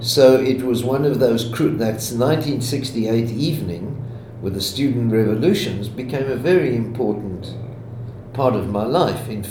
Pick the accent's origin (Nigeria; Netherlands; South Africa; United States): South Africa; also born or lived in Israel; And I'm from South Africa and Israel, where the sun shines.